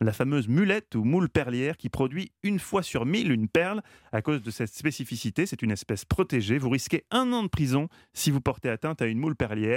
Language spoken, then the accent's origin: French; France; Moi je suis français